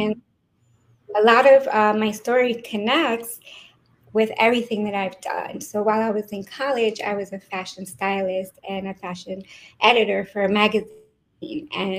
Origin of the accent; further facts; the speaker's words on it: Elizabeth, New Jersey, United States; also born or lived in Brooklyn; And I was born in Brooklyn, New York, and hey. I was raised in Elizabeth, New Jersey, where I would say would be the ghetto of Elizabeth, New Jersey, per se.